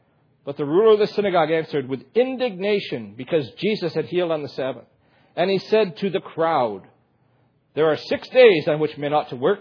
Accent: United States; Because I'm an American and love the country of America, of course.

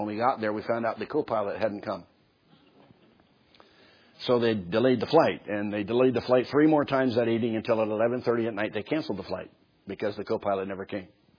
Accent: Philadelphia, Pennsylvania, United States; and I was raised in Philadelphia, and I know how to get to Baltimore

